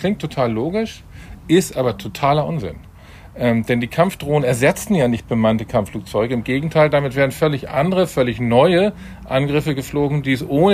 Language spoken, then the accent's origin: German; Hamburg, Germany; Ich sage immer China als Hamburger.